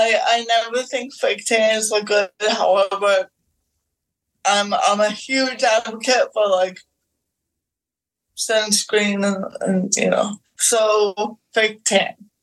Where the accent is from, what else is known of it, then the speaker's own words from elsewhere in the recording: Middlebury, Vermont, United States; I grew up in Middlebury, Vermont, a college town